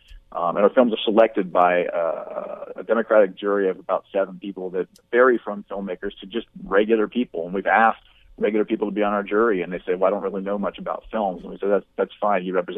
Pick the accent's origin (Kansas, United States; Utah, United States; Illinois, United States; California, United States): California, United States; I grew up in the Bay Area, California, in Sonoma County, which, of course, everybody considers the wine country.